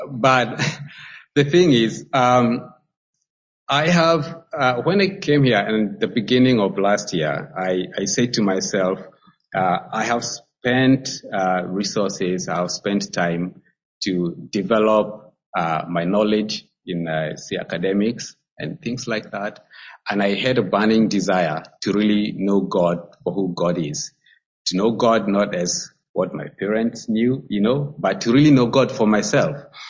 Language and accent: English; Nairobi, Kenya; I come from Nairobi, Kenya, and we say Jambo.